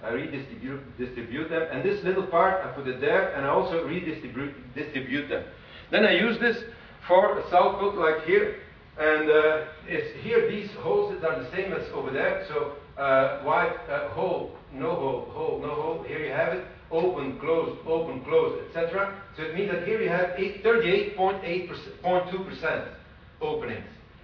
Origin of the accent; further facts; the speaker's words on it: Belgium; since we are from Belgium, of course, we wanted to make hyperbolic paraboloid chocolate.